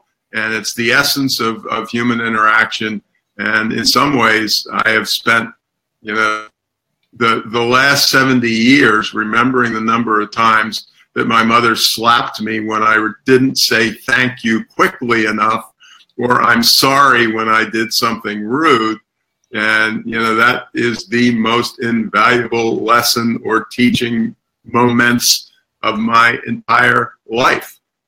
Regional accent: Annapolis, Maryland, United States; I grew up in Annapolis, Maryland, and in days when Annapolis was in the deep south

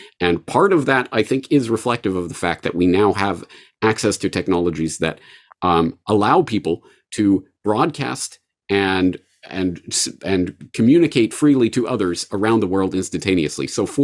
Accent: Canada; Certainly in the Western media that I grew up with in Canada, and the American media that I consumed

